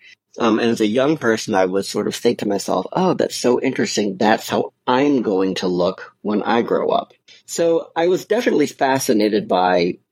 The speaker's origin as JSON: {"language": "English", "town": "New York City", "region": "New York", "country": "United States", "tie": "born or raised there", "said": "Yeah, so I grew up in New York City, and believe it or not, there was an underwear store specifically for men quite near where I went to high school."}